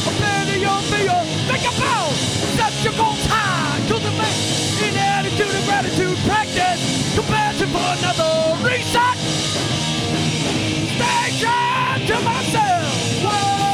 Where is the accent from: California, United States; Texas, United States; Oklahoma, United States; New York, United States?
California, United States; Visalia; Originally the Valley. Visalia, what's up?